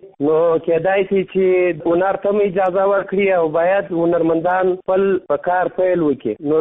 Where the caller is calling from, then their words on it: Kandahar, Afghanistan; زه د کندهار ولایت څخه ستاسو سره په تماس کې یم. زه د کندهار ولایت یو شوقي سندرغاړی یم.